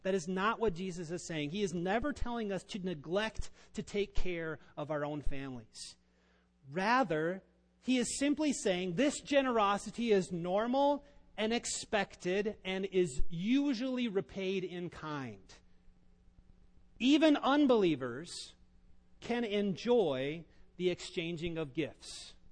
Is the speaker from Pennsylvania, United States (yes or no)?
no; Iowa, United States; I remember growing up in Northwest Iowa, how difficult it is to challenge tradition.